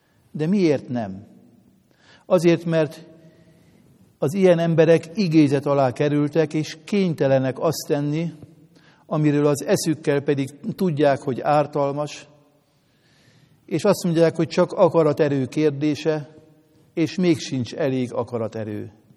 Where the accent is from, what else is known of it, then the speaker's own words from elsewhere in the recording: Hungary; én hálás vagyok Istennek, hogy magyarnak születtem, és a magyar nép tagja lehetek. Ám ha azt mondom, hogy magyar református keresztjén vagyok